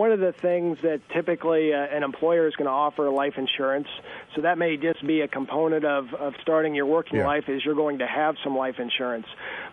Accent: Missouri, United States; The example I always use is I came to USA from Northwest Missouri, but I worked with a lot of families that had farms.

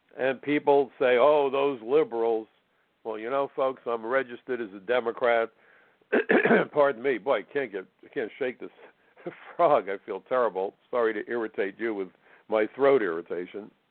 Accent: New York City, New York, United States; the liberal mindset that I was taught as a child growing up in New York City a long time ago.

